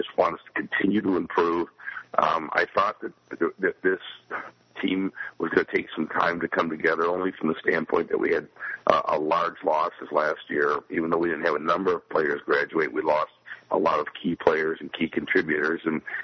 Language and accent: English; Michigan, United States; as a kid growing up in the Detroit area, my father working at Olympia as a penalty timekeeper